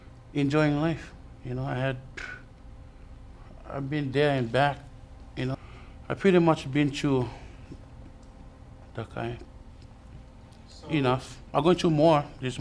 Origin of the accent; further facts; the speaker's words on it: Hawaii, United States; Because we're Hawaiian. We live in both worlds.